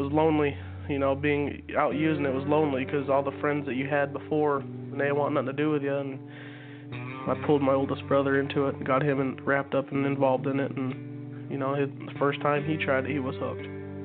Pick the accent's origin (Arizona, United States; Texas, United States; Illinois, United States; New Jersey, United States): Arizona, United States; Apache Junction; I'm 20 years old. I'm from Apache Junction, Arizona